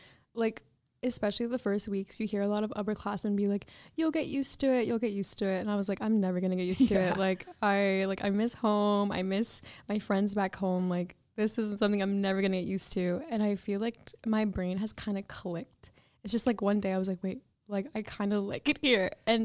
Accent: Maryland, United States; I was so worried, especially because I'm from Maryland, right? So I'm so far away from home. I never have been this far away ever in my whole entire life.

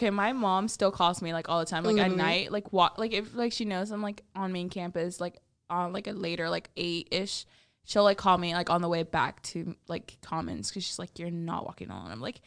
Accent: Texas, United States; now in Nashville, United States; I'm from Texas, so this is like, I was like, this is like a greener Texas.

